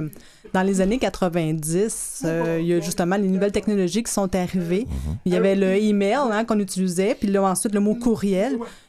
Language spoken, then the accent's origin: French; England, United Kingdom; first language British Sign Language; French is a second language; je viens d'Angleterre. Hein? Oui. Donc, ma première langue, c'est la langue des signes, la British Sign Language. Quand j'ai commencé à apprendre la LSQ, j'avais un petit accent. Et quand j'apprends la SL, j'ai un accent également anglais.